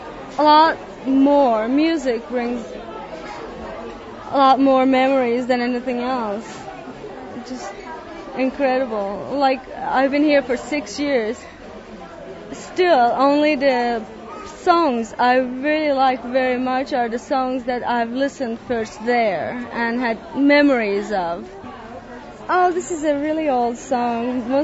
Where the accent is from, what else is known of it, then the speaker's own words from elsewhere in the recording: Turkey; moved away as an adult; Yes, I was born in Turkey. I've been here for 6 years. I was raised in Turkey till I was 19 years old.